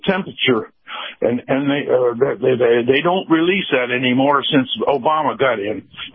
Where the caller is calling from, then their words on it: Tampa, Florida, United States; from Tampa.